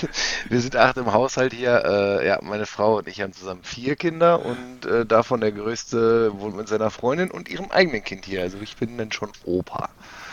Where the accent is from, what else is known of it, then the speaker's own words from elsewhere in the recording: Northern Germany, Germany; vielleicht komme ich einfach zu weit aus dem Norden von Deutschland